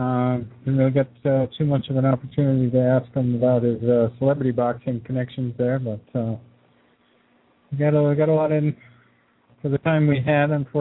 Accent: Dorchester, Massachusetts, United States; And he also fought in my hometown of Dorchester at a place called Freeport Hall, right around the corner from my old house, believe it or not.

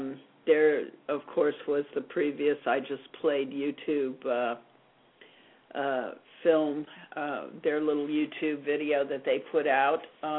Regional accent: Ireland; Then again, I'm Irish, you got to remember that, so I may be leaning over towards Dublin.

